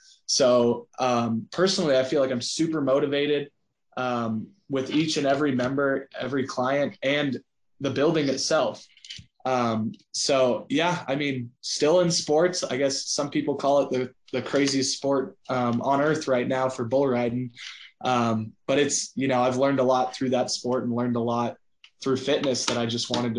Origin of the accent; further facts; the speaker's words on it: Alamosa, Colorado, United States; Made the trip to Alamosa, Colorado, kind of my hometown college, played basketball there for a year